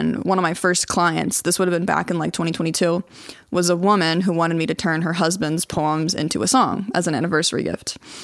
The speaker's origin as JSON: {"language": "English", "region": "South Carolina", "country": "United States", "tie": "born or raised there", "moved": "as an adult", "lives_now": "Cape Town, South Africa", "said": "So I'm from South Carolina. I lived there my whole life. And then in 2021, the end of 2021, I decided to move to Cape Town."}